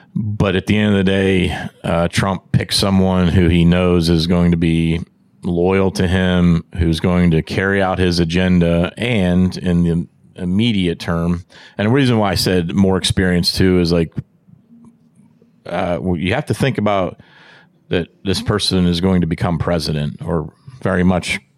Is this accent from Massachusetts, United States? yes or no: no; Gallipolis, Ohio, United States; the people that I grew up around in Gallipolis and Southeast Ohio.